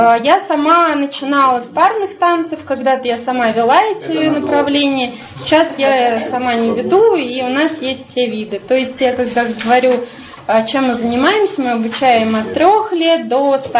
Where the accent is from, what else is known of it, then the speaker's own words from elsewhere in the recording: Saratov, Saratov Oblast, Russia; Да, я приехала из Саратова.